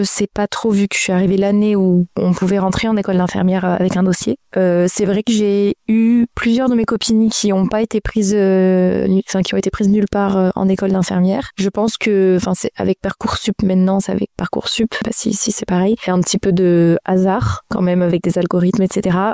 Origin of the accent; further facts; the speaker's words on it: Auvergne-Rhône-Alpes, France; je viens de France, donc en métropole. J'ai grandi chez mes parents en Ardèche, toute mon enfance je l'ai passée en Ardèche, et j'ai commencé à étudier en sortant du lycée à Lyon.